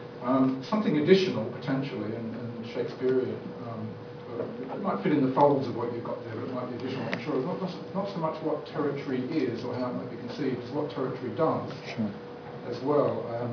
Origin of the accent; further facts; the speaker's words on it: Australia; Being Australian, I can say this